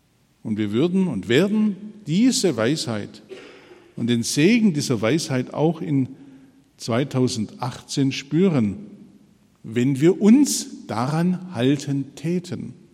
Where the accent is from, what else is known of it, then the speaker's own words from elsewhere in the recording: Baden-Württemberg, Germany; als Schwabe hat mich das sofort angesprochen